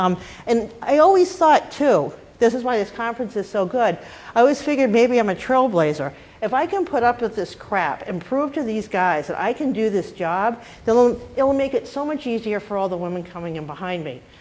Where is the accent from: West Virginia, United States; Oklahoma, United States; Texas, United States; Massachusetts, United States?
Massachusetts, United States; Boston; accent: Boston; now in Colorado, United States; Had to take speech training because I grew up in Boston. I still have some of the accent. It was much worse before. People couldn't understand me in Colorado